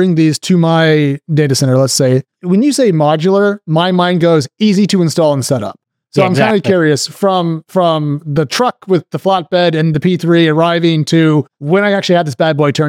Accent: Corvallis, Oregon, United States; Oh, my sister lives there. I grew up in Corvallis.

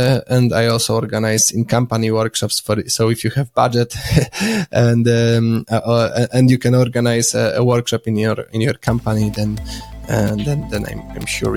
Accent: Poland; English is a second language; Also, I might add that, I'm from Poland, so those books were published in Polish.

